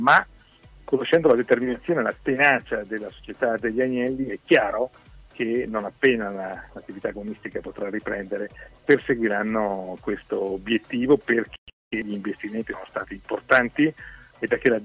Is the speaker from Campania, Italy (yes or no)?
no; Brescia, Lombardy, Italy; Beh, io essendo bresciano non posso essere che favorevole